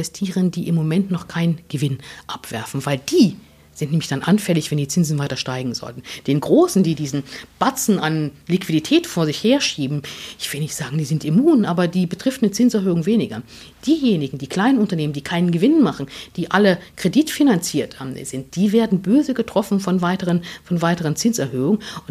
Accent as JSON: {"language": "German", "region": "East Germany", "country": "Germany", "tie": "born or raised there", "said": "ich bin natürlich noch in der DDR aufgewachsen"}